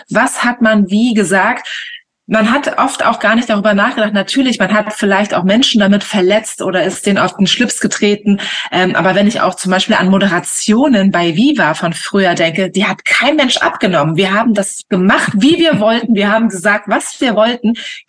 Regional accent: Travemünde, Schleswig-Holstein, Germany; also born or lived in Lübeck; ich bin in Lübeck geboren und ich bin dann in Travemünde aufgewachsen

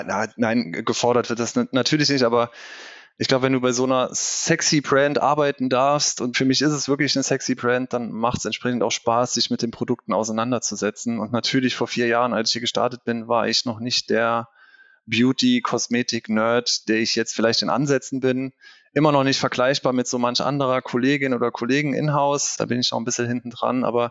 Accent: Trier, Rhineland-Palatinate, Germany; born there; Bin gebürtiger Trierer

